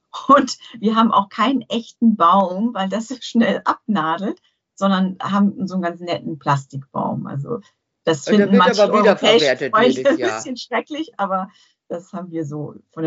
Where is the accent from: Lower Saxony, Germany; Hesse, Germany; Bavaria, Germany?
Bavaria, Germany; ich bin ja aus Bayern. Und in Bayern, da ist ja eigentlich das üblich